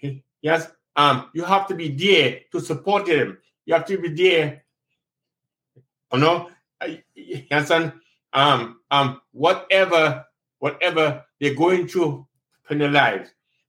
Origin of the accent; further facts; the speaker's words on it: Trinidad & Tobago; I'm from Trinidad and Tobago, a Caribbean country.